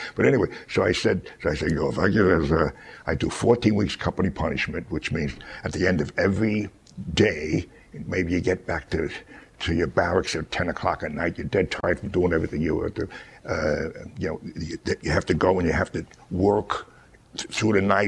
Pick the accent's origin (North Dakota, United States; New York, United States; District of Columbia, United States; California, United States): New York, United States; Well, the Southern boys all say right here, and I'm from New York, so I say yo.